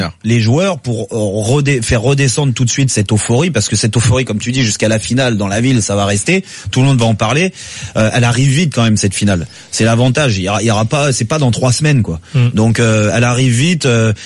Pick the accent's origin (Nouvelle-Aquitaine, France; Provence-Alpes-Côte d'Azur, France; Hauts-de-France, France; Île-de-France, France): Provence-Alpes-Côte d'Azur, France; Marseille; moi je suis marseillaise